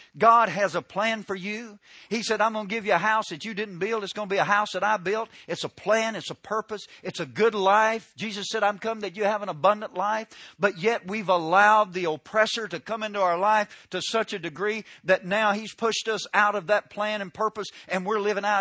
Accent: the South, United States; Man, I grew up in the South. They have Johnson grass in Oklahoma.

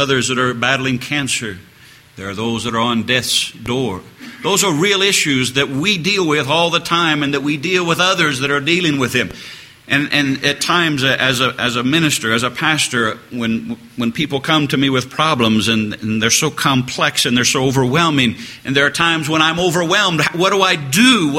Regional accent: Topeka, Kansas, United States; I was born and raised in Topeka, and we are known for very few things in Topeka.

